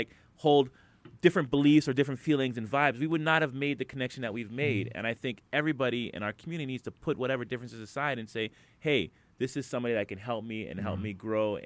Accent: Canada; This is the Black American argument, and then we are the Canadian arguments.

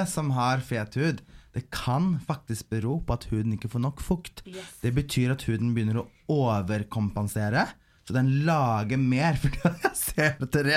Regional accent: Oslo, Norway; Jeg kommer fra Oslo.

